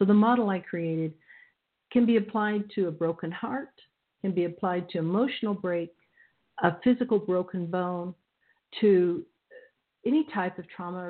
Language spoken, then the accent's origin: English; Kansas, United States; born there; I was born in the Midwest, Kansas, and into a Catholic Irish German family.